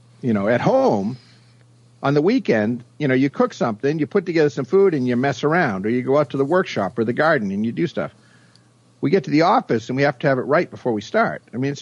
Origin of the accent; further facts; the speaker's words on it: Maine, United States; I'm originally from Maine, the state of Maine, and we have a saying there.